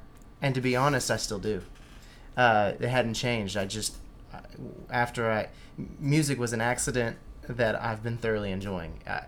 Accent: Houston, Texas, United States; now in Austin, United States; I was from Houston, and Austin was the place that we would skip school and high school and come party on the weekend.

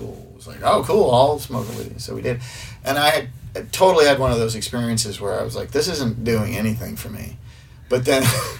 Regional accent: Sherborn, Massachusetts, United States; In a small town called Sherburne.

